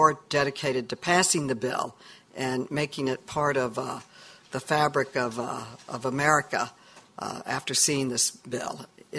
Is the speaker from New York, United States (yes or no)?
yes; New York, United States; It almost passed in my home state of New York